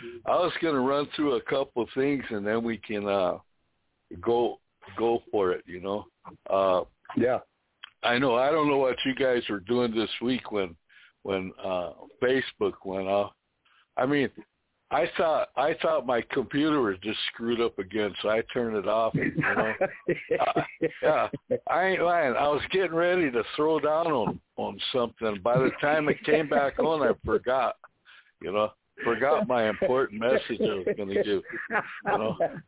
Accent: Rosebud, South Dakota, United States; We grew up down there in Rosebud.

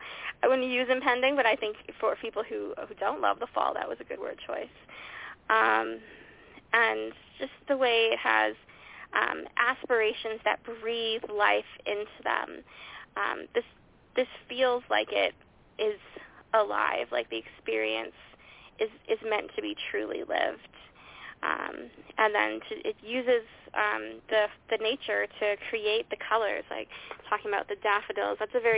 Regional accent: Canada; I know that's super stereotypical, but I'm Canadian. I'm talking about myself.

